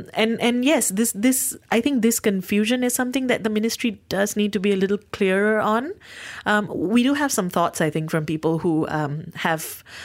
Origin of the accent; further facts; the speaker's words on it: Malaysia; my ancestors may have come from India, but I'm Malaysian and Malay is a part of being Malaysian.